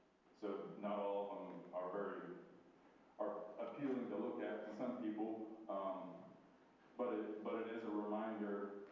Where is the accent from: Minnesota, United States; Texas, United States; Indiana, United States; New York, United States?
Texas, United States; born there; So I'll start with, I was born in Texas, near Houston and Katy, Texas. Had a pretty good childhood